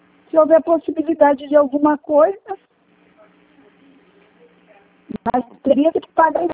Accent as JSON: {"language": "Portuguese", "town": "Nilópolis", "region": "Rio de Janeiro", "country": "Brazil", "said": "Do Nilópolis, Baixada."}